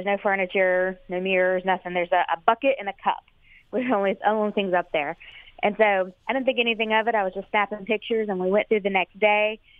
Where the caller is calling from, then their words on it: Suffolk, Virginia, United States; Suffolk, Virginia.